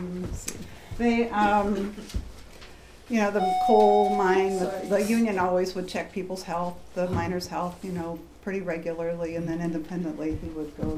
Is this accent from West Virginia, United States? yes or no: yes; West Virginia, United States; I grew up in West Virginia. My father died when I was a teenager, and I went to live with my grandmother, who's from West Virginia, and I lived there for 25 years.